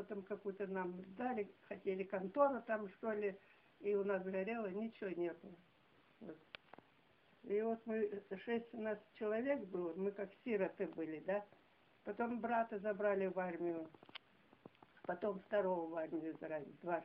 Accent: Altai Krai, Russia; born there; Я родилась в Алтайском крае.

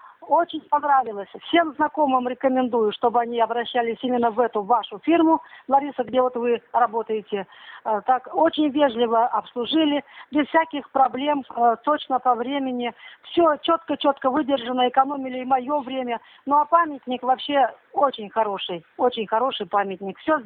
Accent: Anzhero-Sudzhensk, Kemerovo Oblast, Russia; born there; now in Tyumen, Russia; Я приехала, вообще-то я местный житель-то, родилась в Анжеро-Судженске, но приехала из Тюмени, что в силу обстоятельств семейных мы живем уже далеко, давно, здесь уже в Тюмени.

